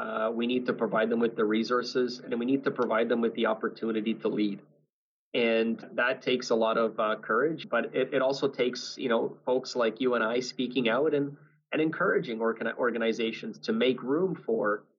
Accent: Windsor, Ontario, Canada; So, you know, we now have, from my hometown in Windsor, we now have workers that are going to be building batteries at our new battery plant in Windsor

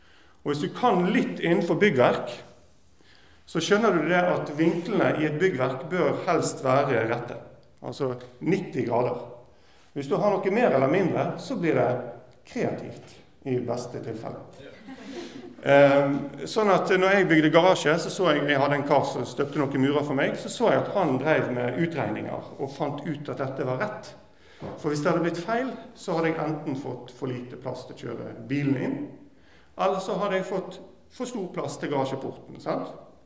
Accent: Vestland, Norway; Og jeg er fra Nordhordland. Jeg vokste opp i Nordhordland.

